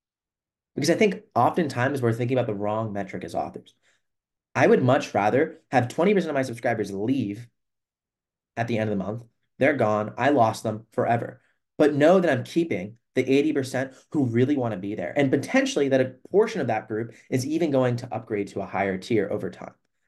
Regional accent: the South, United States; I'm from the South. There's a lot of big high schools in the South.

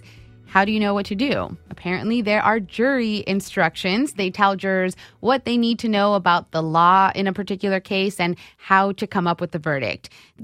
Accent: California, United States; I'm from California, and I know that in California, jurors used to be told to look for, quote, a preponderance of evidence.

